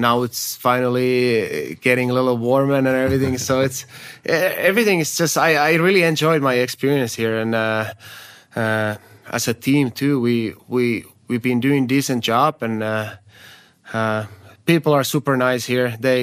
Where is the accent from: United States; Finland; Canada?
Finland; English is a second language; He's from Hämeenlinna, which is like 1 hour away from my hometown.